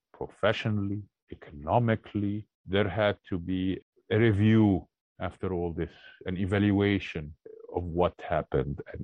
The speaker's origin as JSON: {"language": "English", "country": "Egypt", "tie": "born or raised there", "said": "I grew up in Egypt, predominantly a Muslim country, but back then also it was quite a different Islam and a different Egypt."}